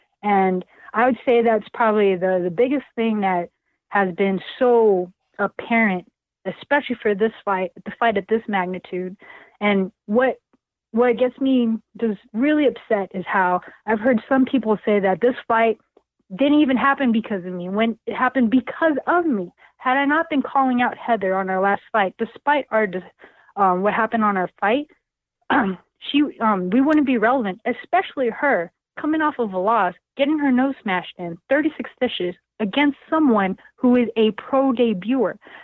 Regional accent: Philippines; it didn't just happen because I'm a girl, because I'm Filipina.

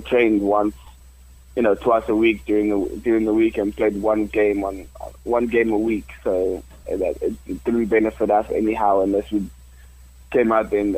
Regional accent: Limpopo, South Africa; I'm from South Africa. I was born in a rural area called Limpopo, which is not much going on over there. It's just a village.

